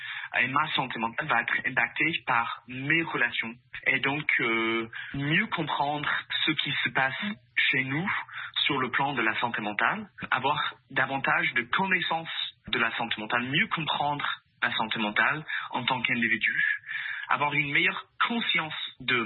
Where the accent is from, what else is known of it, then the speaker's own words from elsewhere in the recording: United States; accent: European; now in Quebec, Canada; Moi, je suis originaire des États-Unis, donc je sais qu'il y a comme tout un autre système qui est en place aux États-Unis.